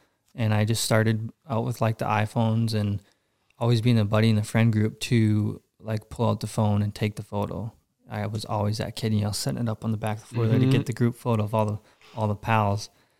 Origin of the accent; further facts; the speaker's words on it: Minnesota, United States; Anyway, born and raised in Minnesota.